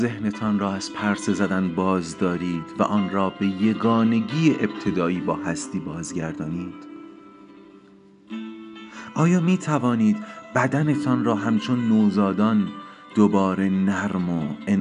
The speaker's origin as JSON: {"language": "Persian", "country": "Iran", "said": "ما ایرانی هستیم"}